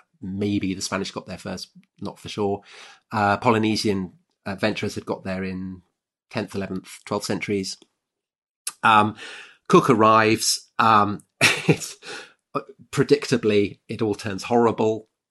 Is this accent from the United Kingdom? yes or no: yes; United Kingdom; I'm British